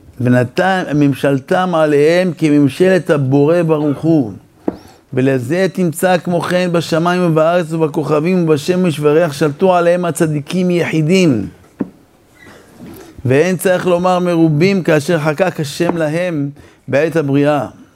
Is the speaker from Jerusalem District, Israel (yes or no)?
no; Beersheba, Southern District, Israel; זה בדיוק היה עיר מולדתי באר שבע.